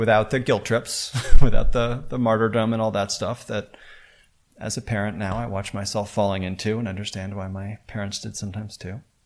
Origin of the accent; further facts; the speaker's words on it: United States; I know as an American, we often kind of are very self-critical